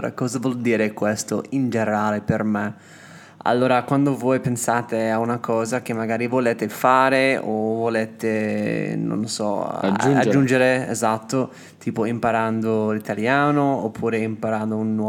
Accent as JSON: {"language": "Italian", "region": "California", "country": "United States", "second_language": "Italian", "said": "vengo dal Sud California, mi sono innamorato con l'Italia quasi 5 anni fa"}